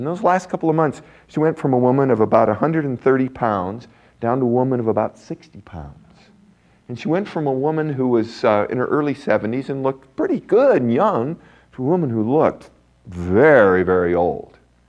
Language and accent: English; Deadwood, South Dakota, United States; Remember my father, when I was growing up, we grew up in Deadwood, South Dakota. It's up in the mountains.